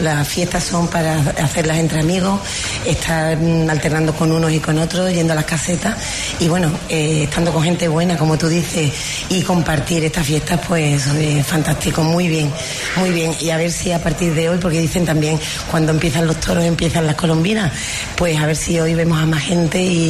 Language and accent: Spanish; Huelva, Andalusia, Spain; yo pienso que estamos en Huelva, que somos de Huelva y tenemos que promocionar nuestra fiesta